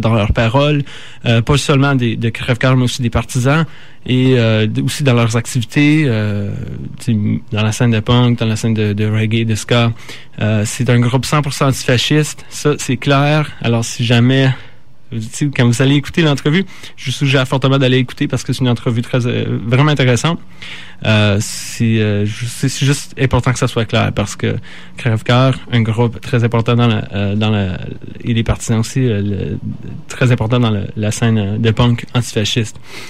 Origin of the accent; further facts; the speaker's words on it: Canada; accent: Canadian; c'est pas seulement parce que j'ai l'accent du Canada